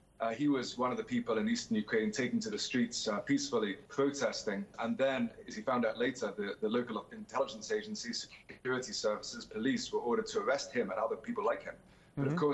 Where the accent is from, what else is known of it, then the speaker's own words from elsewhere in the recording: Scotland, United Kingdom; I mean, I'm Scottish.